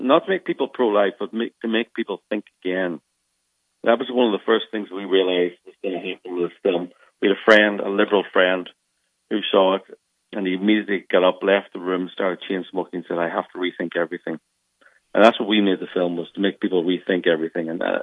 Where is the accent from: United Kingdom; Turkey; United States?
United Kingdom; Northern Ireland; Well, I'm from Northern Ireland